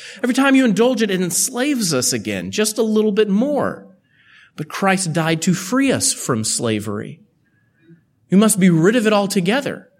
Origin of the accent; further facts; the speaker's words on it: Texas, United States; Now, I'm from Texas, the home of Bluebell, the home of Dr. Pepper, the home of all things good and pure.